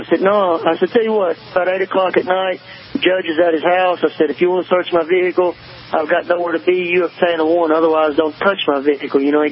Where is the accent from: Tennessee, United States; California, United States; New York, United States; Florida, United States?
Tennessee, United States; Nashville; I grew up in Nashville, and the police in Nashville are a whole lot different